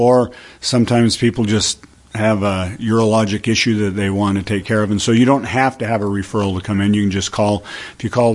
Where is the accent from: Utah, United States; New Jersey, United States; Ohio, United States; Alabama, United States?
Utah, United States; Salt Lake City; also born or lived in New York; So I grew up there in Salt Lake, went to BYU, and then I was in New York for medical school and residency, and then came back to Salt Lake, and I've been back there over 15 years.